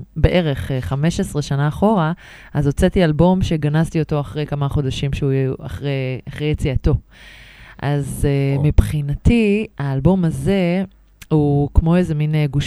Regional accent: Rehovot, Central District, Israel; אני מגיעה מרחובות.

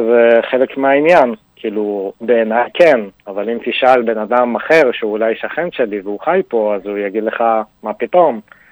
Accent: Jerusalem, Jerusalem District, Israel; גדלתי בירושלים במשפחה דתית, בשכונת קריאת משה, שהיא שכונה דתית די חזקה. גדלתי בחינוך דתי בעצם עד הצבא

